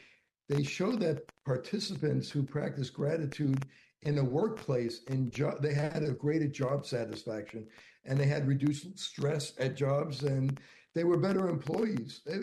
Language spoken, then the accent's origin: English; United States; certainly when I was growing up in the United States, you know, men weren't supposed to show their feelings as much.